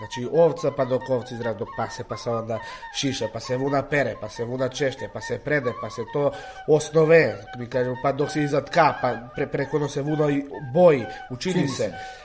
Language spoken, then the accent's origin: Serbian; Svrljig, Southern and Eastern Serbia, Serbia; iz Svrljig sam, rodom iz Svrljig, starinom poca i šljivik, po majku iz Radmirovac. 2000. sam godište